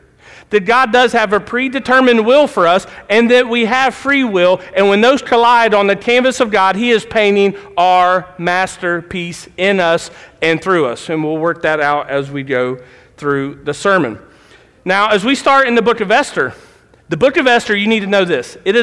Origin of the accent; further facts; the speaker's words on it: Appalachia, United States; Now, I'm an Appalachian kid, and our music comes from the hills, right?